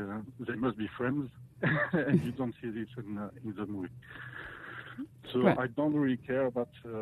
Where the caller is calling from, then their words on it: France; I'm calling from France.